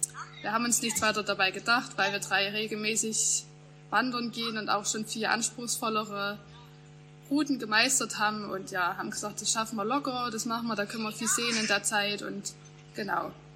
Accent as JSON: {"language": "German", "town": "Königswalde", "region": "Saxony", "country": "Germany", "said": "ich komme aus Königswalde."}